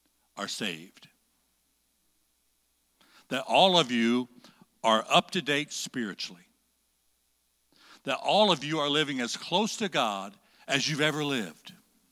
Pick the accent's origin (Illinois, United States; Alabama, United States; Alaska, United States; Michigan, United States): Illinois, United States; Springfield; I never thought I'd be back in Springfield, Illinois, because of the shame I felt for things I'd done here in my youth.